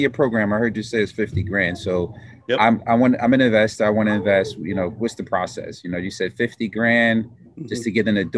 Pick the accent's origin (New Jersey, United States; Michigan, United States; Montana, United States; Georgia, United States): New Jersey, United States; I'm from New Jersey, and I just discovered the next state over in New York